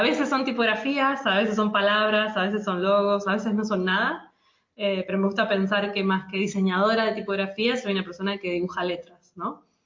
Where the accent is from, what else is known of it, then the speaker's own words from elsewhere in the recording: Buenos Aires, Argentina; Yo soy una diseñadora de tipografías de Argentina. Nací y vivo en Buenos Aires.